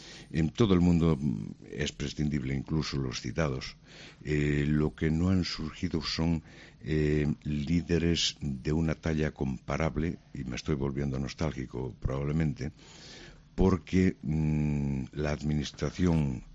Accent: Lugo, Galicia, Spain; a mí me lo vas a decir que soy de Lugo, lo de las carreteras. Lo que era un viaje de Madrid a Lugo en el 600.

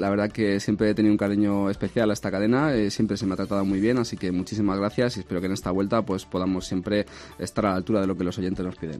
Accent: Segovia, Castile and León, Spain; Yo siempre lo he dicho y me defino como segoviano y como español.

